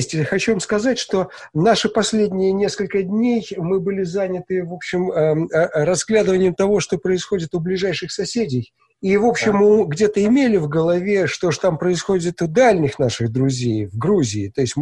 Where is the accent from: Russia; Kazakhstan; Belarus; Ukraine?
Kazakhstan; я из Казахстана